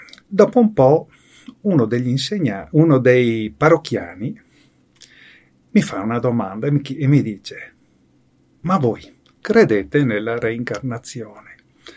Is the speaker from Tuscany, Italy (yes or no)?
no; Venice, Veneto, Italy; born there; Io dico sì, sono nato a Venezia e adesso sono qui.